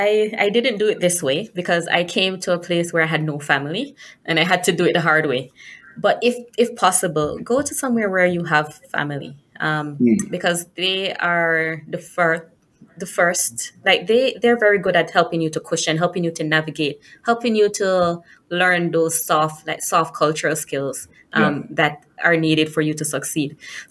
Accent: Jamaica; I'm Jamaican and we love Clarks.

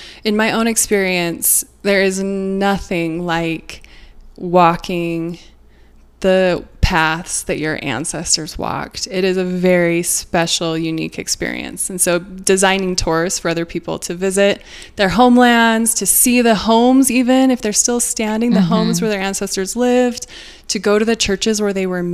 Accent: Boise, Idaho, United States; I grew up in Boise, Idaho. Love Boise. It will always be home to me. It was farmlands and cows when I lived there.

